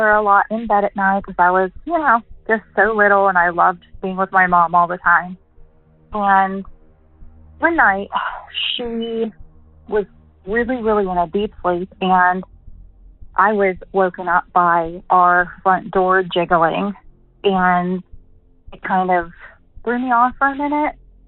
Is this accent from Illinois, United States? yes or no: no; Pittsburgh, Pennsylvania, United States; I'm from Pittsburgh, PA.